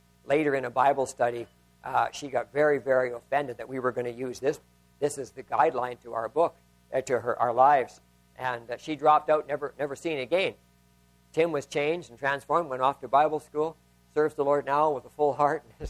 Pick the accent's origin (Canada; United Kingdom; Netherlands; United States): Canada; Saskatchewan; we were still living in Regina, we'd often go through my hometown, which is about 90 miles from Regina.